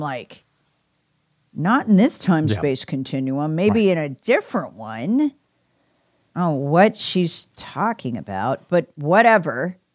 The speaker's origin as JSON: {"language": "English", "town": "Charlotte", "region": "North Carolina", "country": "United States", "said": "Look, I'm from Charlotte, where the black population grew substantially"}